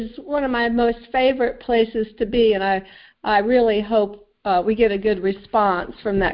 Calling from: North Carolina, United States; in North Carolina.

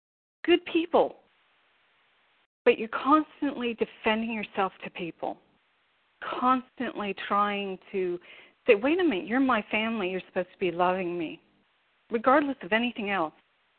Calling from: Australia; I'm calling from Australia.

